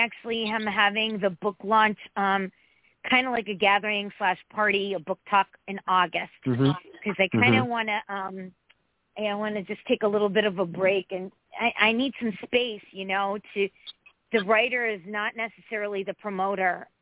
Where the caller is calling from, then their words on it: Connecticut, United States; Hi, this is … from Connecticut.